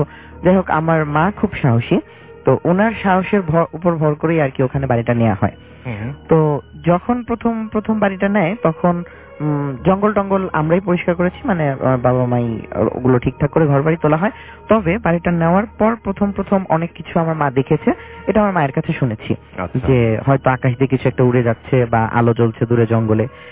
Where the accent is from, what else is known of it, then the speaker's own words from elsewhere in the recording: Sirajganj, Rajshahi Division, Bangladesh; ঘটনাটা ঘটেছে সিরাজগঞ্জে, আমার দেশের বাড়ি।